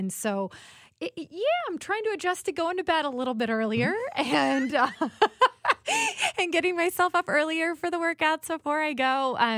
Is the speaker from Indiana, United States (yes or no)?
yes; Indiana, United States; my roots growing up in Indiana. I played basketball through high school